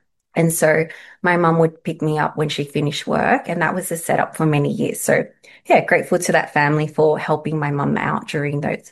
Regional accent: Sydney, New South Wales, Australia; I grew up in Southwest Sydney

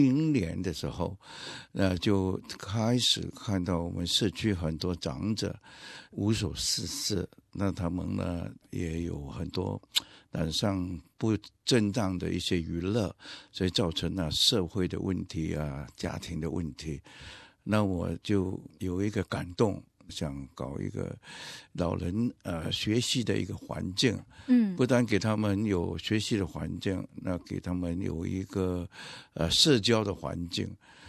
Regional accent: Penang, Malaysia; moved away as an adult; 我来自马来西亚槟城。那我1986年被这里一个教会叫宣道堂邀请过来担任牧师。

